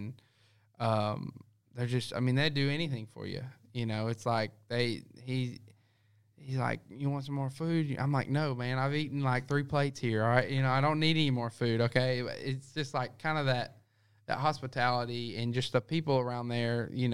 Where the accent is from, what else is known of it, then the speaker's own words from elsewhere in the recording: Crockett, United States; growing up in Crockett where, you know, you're not going to get great conditions all the time